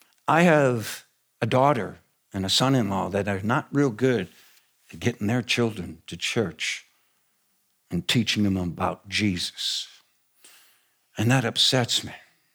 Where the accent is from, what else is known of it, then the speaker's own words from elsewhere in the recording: Minnesota, United States; They loved my accent. And they loved that this boy was from Minnesota.